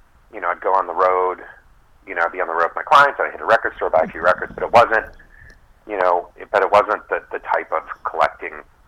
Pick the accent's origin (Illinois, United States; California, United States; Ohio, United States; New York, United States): Illinois, United States; Chicago; I grew up in the Chicago area